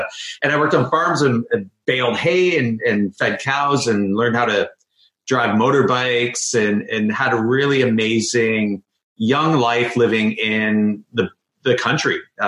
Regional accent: St. Marys, Ontario, Canada; now in British Columbia, Canada; And in 1993, I moved from Ontario to beautiful British Columbia. It was a summer, and it was, for me, I was a small town kid from St. Mary's, Ontario, the Stone Town.

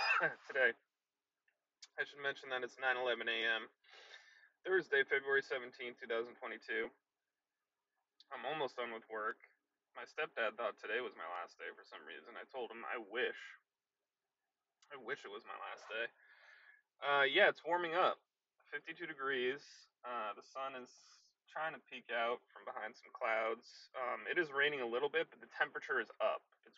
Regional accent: Connecticut, United States; growing up in Connecticut, obsessively going to my local video store

